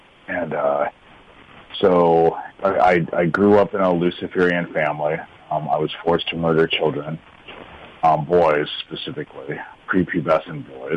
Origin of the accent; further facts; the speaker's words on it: Omaha, Nebraska, United States; born there; Well, again, I was born in Omaha.